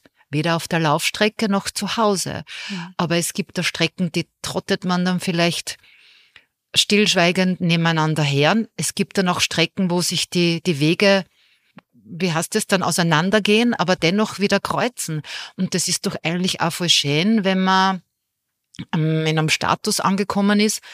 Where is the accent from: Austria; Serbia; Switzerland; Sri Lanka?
Austria; bei uns in Österreich